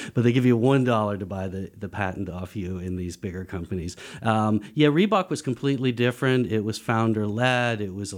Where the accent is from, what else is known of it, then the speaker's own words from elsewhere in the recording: Dublin, Leinster, Ireland; Yeah, so I grew up in Dublin, Ireland